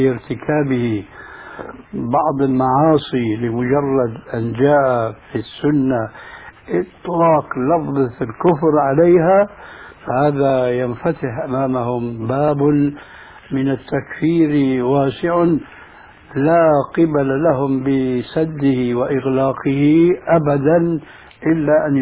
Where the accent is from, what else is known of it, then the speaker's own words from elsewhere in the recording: Syria; كما يقولون أيضا عندنا في سوريا بساط أحمدي